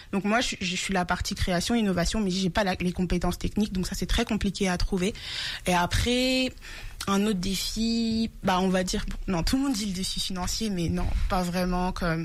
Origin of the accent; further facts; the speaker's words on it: France; je suis née en France. Donc je dis que je suis franco-béninoise parce que mon père il vit au Bénin, donc une fois par an je vais voir mon père, mais c'est vrai que j'ai grandi en France, donc j'ai plutôt la mentalité française